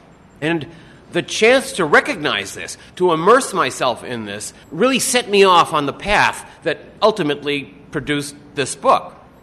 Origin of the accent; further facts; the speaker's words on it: Massachusetts, United States; I come from Massachusetts, and I thought blue bloods from New England and England were all the people that ever played polo.